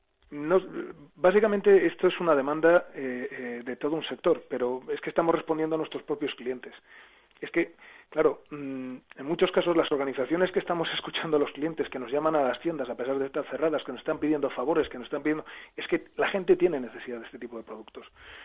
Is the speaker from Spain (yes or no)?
yes; Burgos, Castile and León, Spain; Y bueno, yo en mi caso, que soy de Burgos, por ejemplo